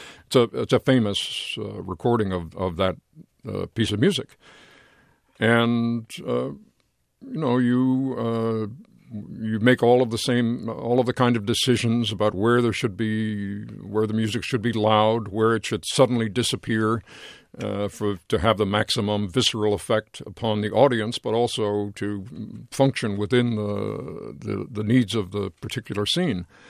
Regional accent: New York, United States; as I said, I grew up in New York

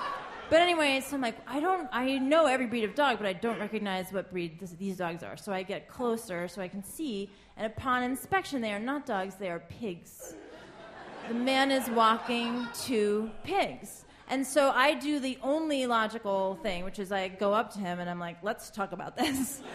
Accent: New York City, New York, United States; So I do like living in Brooklyn. I am from New York City.

